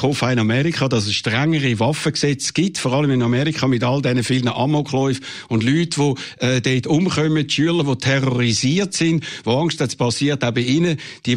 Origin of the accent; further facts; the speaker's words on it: Switzerland; Wir werden als Schweizer unsere Identität, unsere Nationalität können behalten.